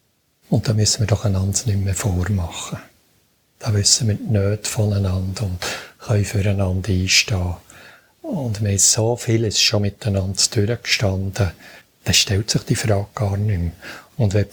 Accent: Bern, Switzerland; dann darf ich auch als Berner noch ein bisschen mehr Geduld haben.

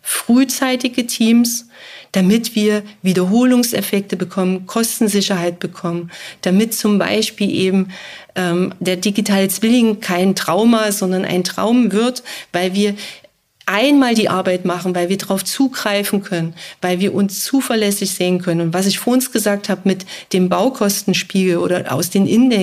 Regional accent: Saxony, Germany; ich komme aus Sachsen deshalb

